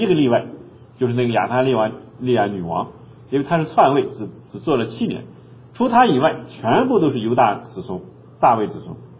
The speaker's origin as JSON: {"language": "Chinese", "country": "China", "said": "这个地方给大家说一点家谱，我们中国人都有家谱，对吗？"}